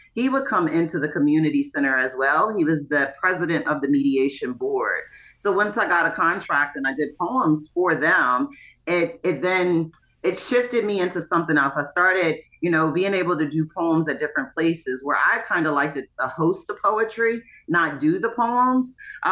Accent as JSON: {"language": "English", "town": "Hagerstown", "region": "Maryland", "country": "United States", "tie": "born or raised there", "also_born_or_lived": "Baltimore", "said": "But I say I'm born and raised in Hagerstown, but I grew up in Baltimore because that's when I found my voice."}